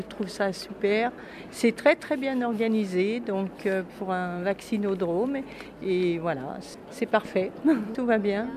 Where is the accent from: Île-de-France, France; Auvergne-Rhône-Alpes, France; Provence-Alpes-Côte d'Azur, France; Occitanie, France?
Auvergne-Rhône-Alpes, France; Belleville-sur-Saône; Donc, je suis pas d'Arnas, je suis de Belleville-sur-Saône.